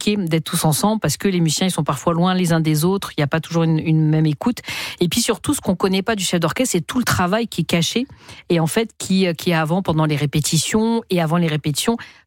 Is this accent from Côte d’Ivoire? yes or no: no; Pantin, Île-de-France, France; j'ai grandi aussi à Pantin